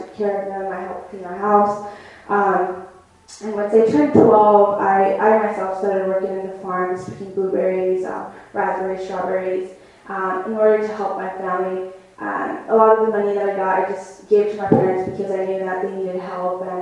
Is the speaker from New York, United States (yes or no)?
no; Salem, Oregon, United States; So we settled in Oregon after that, and I called Oregon my home after that. I grew up in Salem.